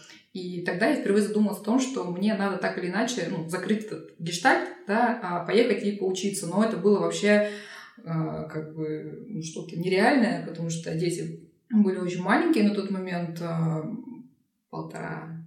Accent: Russia; я из России, ковид, все вместе, я с детьми, там, мне, ну, под 30.

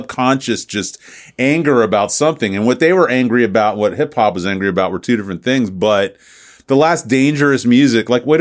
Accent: Tampa, Florida, United States; I mean, I grew up in Tampa in fucking Morrisound.

